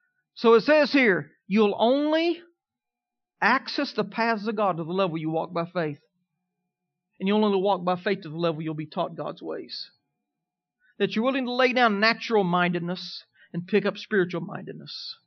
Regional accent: Kansas, United States; When I was growing up as a kid, I grew up in Kansas. And in Kansas, they always taught about the pioneers.

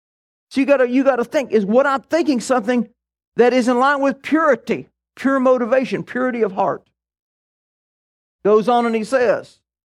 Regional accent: the South, United States; You can tell I'm from the South.

